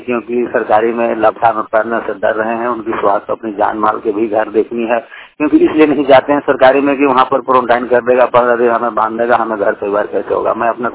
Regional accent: Jharkhand, India; now in Palamu, India; मैं गढ़वा जिला से हूँ, फिलहाल मैं फुलामू का निवासी हूँ

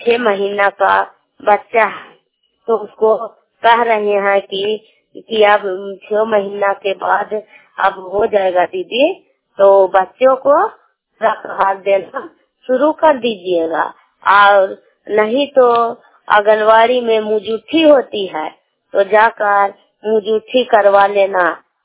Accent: Harnaut, Bihar, India; और गाँव की रहने वाली हूँ। सीएम की काम करती हूँ और हरनौत नालंदा जिला को रहने वाली हूँ।

